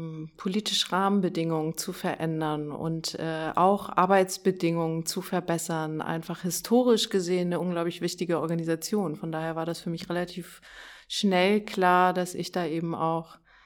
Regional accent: Schleswig-Holstein, Germany; now in Hamburg, Germany; ich komme ja eher aus Dithmarschen, von einem kleinen Dorf mit 1000 Seelen

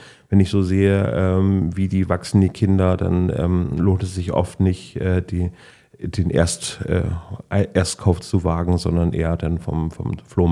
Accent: Bremen, Germany; Ich bin ja gebürtiger Findorfer

